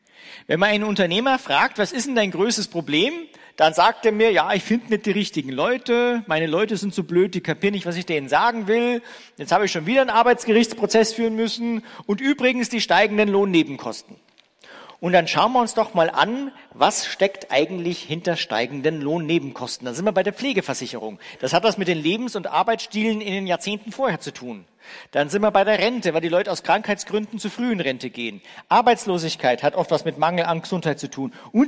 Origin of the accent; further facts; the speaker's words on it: Ingolstadt, Bavaria, Germany; also born or lived in Wuppertal; Ich bin geboren in Wuppertal. So Deutschland links oben, irgendwie da oben, und bin Anfang der 70er Jahre nach Ingolstadt gezogen, weil wir haben da so ein Autowerk, wo mein Vater Arbeit fand.